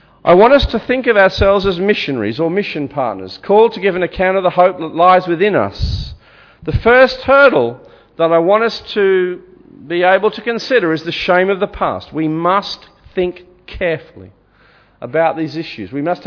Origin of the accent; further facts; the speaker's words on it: England, United Kingdom; now in Australia; When I first came to Australia as an English migrant back in the 60s, I was confronted by strange words.